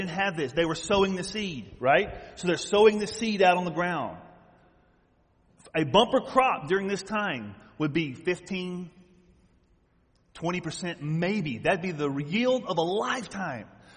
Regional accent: the South, United States; I grew up in the South where agriculture was big.

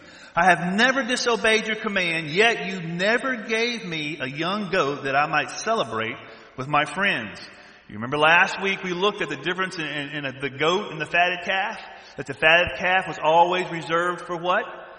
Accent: the South, United States; See, I'm from the South. See, down South, when the preacher preaches, the congregation, they're talking back.

